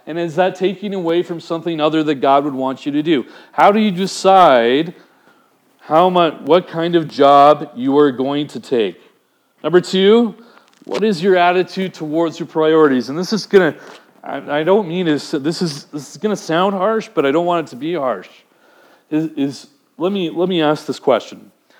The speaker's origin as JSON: {"language": "English", "town": "Surrey", "region": "British Columbia", "country": "Canada", "said": "So I decided that I'm from Surrey, and I heard that they needed a bunch of berry pickers out in White Rock."}